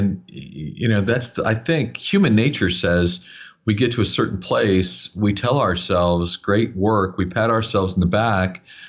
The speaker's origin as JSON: {"language": "English", "region": "Hawaii", "country": "United States", "tie": "born or raised there", "said": "I was born and raised in Hawaii. So it's the instrument of choice if you're born and raised there."}